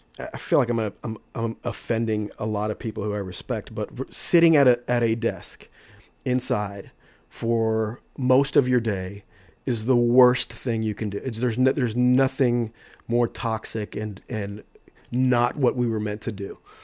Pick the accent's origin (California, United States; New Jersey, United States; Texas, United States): Texas, United States; Austin; I saw a lot of cool shows with a fake ID growing up in Austin.